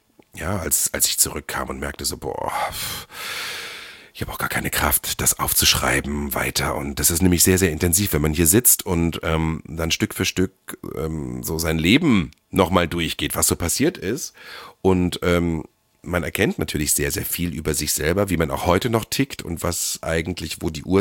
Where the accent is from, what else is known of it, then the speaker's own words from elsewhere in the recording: Harz, Germany; Und Anfang September waren wir auch eine Woche im Harz, da wo ich herkomme.